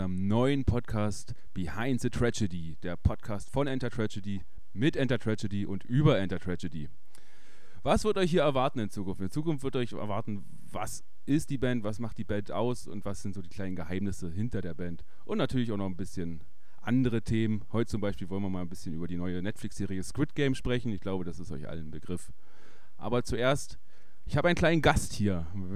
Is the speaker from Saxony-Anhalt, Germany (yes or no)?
no; Guben, Brandenburg, Germany; now in Cottbus, Germany; Jetzt wohne ich zwar in Cottbus, aber das ist ja so nah an Guben dran, dass ich doch gerne mal wieder meine alte Heimatstadt besuche.